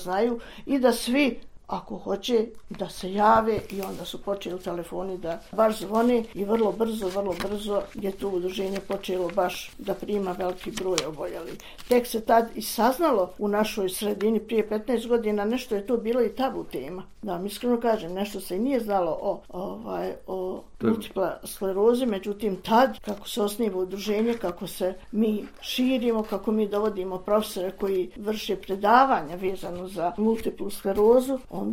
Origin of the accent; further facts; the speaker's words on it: Brčko District, Bosnia & Herzegovina; a ja sam iz Brčkog distrikta.